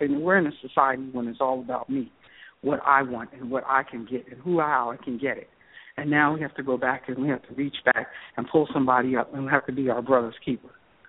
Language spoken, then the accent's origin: English; New Jersey, United States; I'm Christy's friend, and I called last week, and I'm from New Jersey.